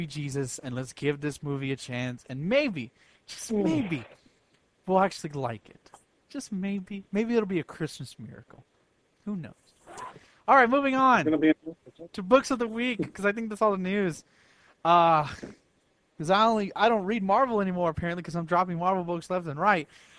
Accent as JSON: {"language": "English", "country": "United States", "tie": "born there", "said": "I'm not from Mexico. I don't give a shit about Mexico."}